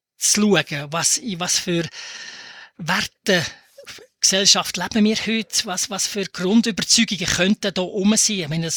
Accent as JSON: {"language": "German", "country": "Switzerland", "said": "Wir müssen uns auch nicht überfordern, wir sind Schweizer"}